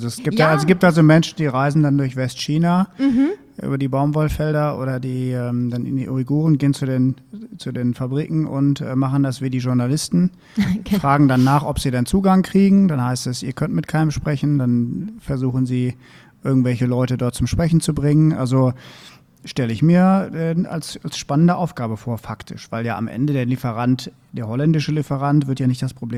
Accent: Düsseldorf, North Rhine-Westphalia, Germany; Also ich komme ja aus Düsseldorf

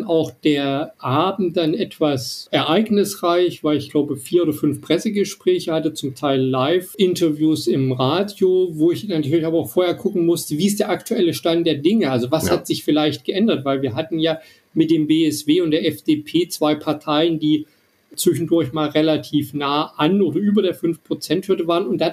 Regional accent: East Germany, Germany; born there; Ja, ich bin in Ostdeutschland, also ich bin nicht in Ostdeutschland geboren, ich bin in der DDR geboren und habe ja in Jena studiert.

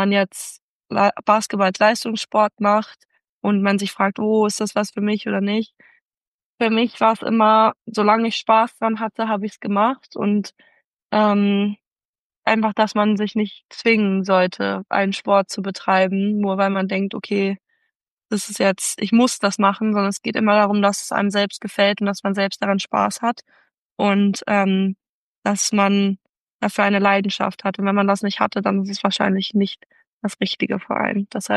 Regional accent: Berlin, Germany; weil ich als Berlinerin muss natürlich irgendwas aus Berlin drin haben.

